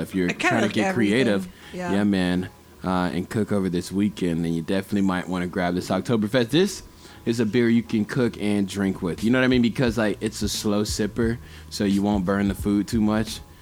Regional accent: Florida, United States; I'm from South Florida. People don't look at us as the South, but we're like the very, very bottom, you know.

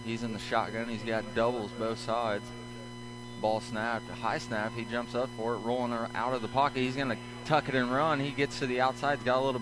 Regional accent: Lawrenceville, United States; I mean, of course, I'm from Lawrenceville, so I've seen a lot of people last night that I haven't seen.

